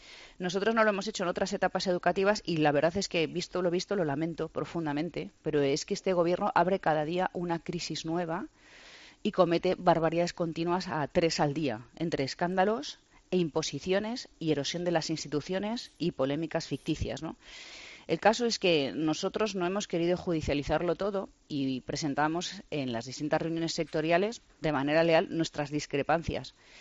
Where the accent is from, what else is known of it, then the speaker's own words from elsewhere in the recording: Spain; Soy española, pero sobre todo soy representante del Estado